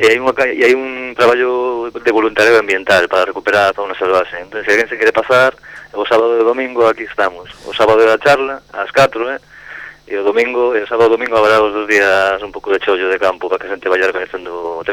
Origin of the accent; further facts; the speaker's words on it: A Coruña, Galicia, Spain; Son de Coruña, nací en Coruña.